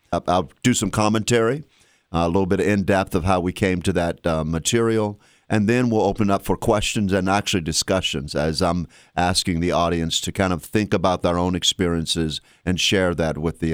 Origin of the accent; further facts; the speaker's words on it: Virginia, United States; I'm born and raised in Fluvanna County, yep.